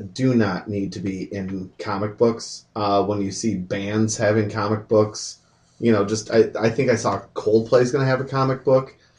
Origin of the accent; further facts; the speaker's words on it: Toledo, Ohio, United States; born there; Trust me, I was born in Toledo, I got family there